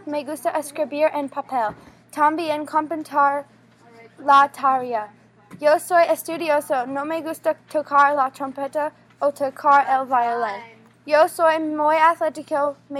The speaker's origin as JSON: {"language": "Spanish", "town": "Atlanta", "region": "Georgia", "country": "United States", "second_language": "Spanish", "said": "Yo soy de Atlanta, Georgia."}